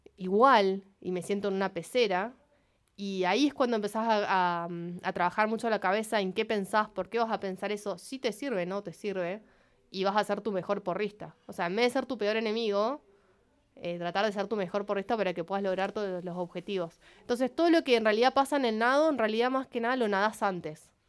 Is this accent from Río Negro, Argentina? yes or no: yes; Viedma, Río Negro, Argentina